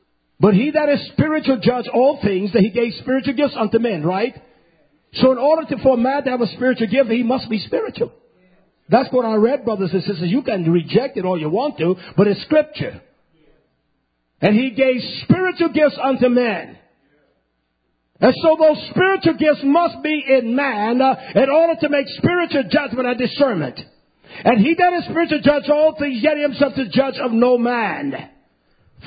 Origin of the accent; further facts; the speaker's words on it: North Carolina, United States; I'm from North Carolina, from a country little town.